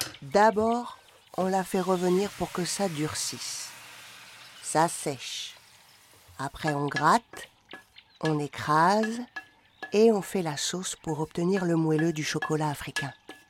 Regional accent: Gabon; Como, c'est le nom du fleuve au Gabon qui relie les 9 provinces à la capitale. Chez nous, au Como, on cuisine l'odika.

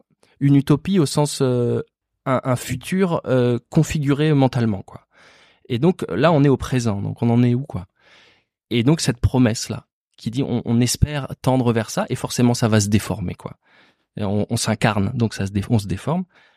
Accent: Morlaix, Brittany, France; born there; Moi, je suis né à Morlaix, quoi. Donc c'est à côté.

